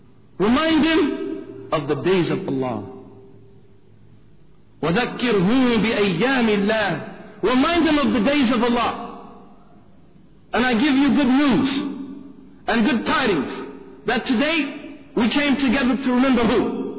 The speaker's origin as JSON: {"language": "English", "country": "United States", "said": "Dear brothers and sisters, I'm from the United States. But first I'm a Muslim, alhamdulillah."}